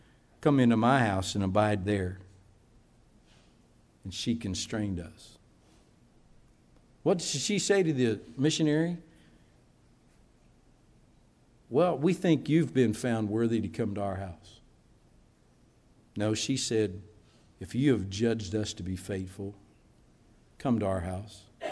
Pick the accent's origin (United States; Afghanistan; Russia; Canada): United States; West Virginia; There was a man that I grew up around in West Virginia.